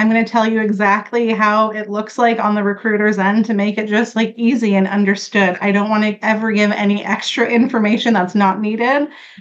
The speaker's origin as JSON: {"language": "English", "country": "Canada", "said": "I am from Canada. I am first generation Canadian. So that means that my dad came over from Malta over here. So I'm the first generation."}